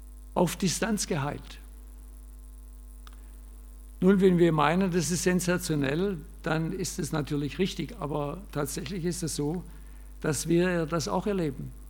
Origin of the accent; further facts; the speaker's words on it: Baden-Württemberg, Germany; Ich hätte jetzt als Schwabe, würde ich sagen